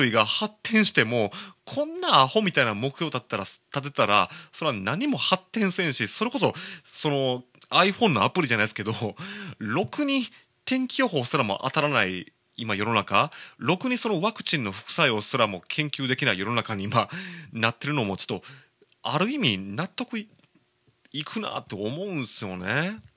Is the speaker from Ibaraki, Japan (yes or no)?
no; Koka, Shiga, Japan; 僕の実家のある滋賀県甲賀市信楽町はですね、まあその甲賀流忍者の里ですよ、あのもう山々があるんですよね、もう山だらけなんですよ。なんなら僕も山の中に住んでるんですけどね